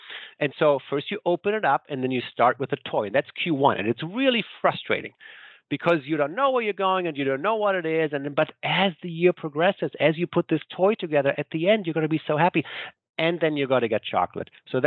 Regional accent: Germany; since I'm from Germany

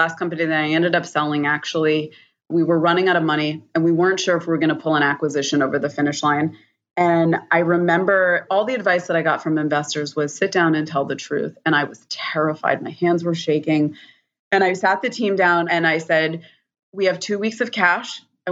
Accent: Boston, Massachusetts, United States; which was a Red Sox hat. I grew up in Boston.

